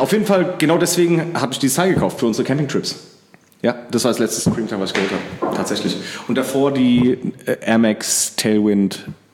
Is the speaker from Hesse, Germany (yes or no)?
yes; Dreieich, Hesse, Germany; Nein, ich kann es schon davor von diversen Skate-Sessions aus Frankfurt und aus Dreieich, wo ich aufgewachsen bin.